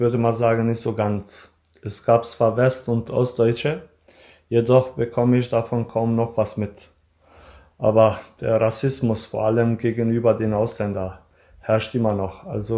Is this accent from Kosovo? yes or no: yes; Kosovo; German is a second language; now in Germany; Ich bin in Kosovo geboren und bin mit der Kultur aufgewachsen. Als ich dann nach Deutschland gekommen bin und die Sprache als auch die Kultur gelernt habe, würde ich mich als teilweise deutsch bezeichnen.